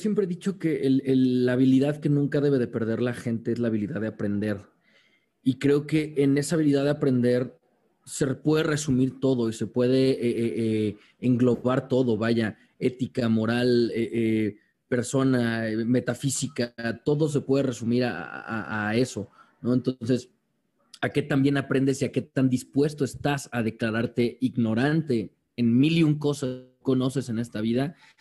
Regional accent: San Luis Potosí, Mexico; now in Mexico City, Mexico; Yo me crié en San Luis Potosí, soy de la Ciudad de México, pero me crié en San Luis Potosí. Llevo casi 10 años desde que regresé de San Luis Potosí a la Ciudad de México para dedicarme 100% a la actuación.

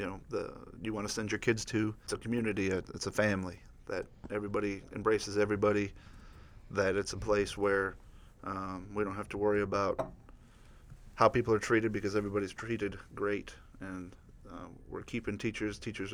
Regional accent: Detroit, Michigan, United States; Well, I'm originally from Detroit. I lived in Detroit and grew up there till I was about 11, and then I moved to a community a lot like Wood River, a town called KPAC.

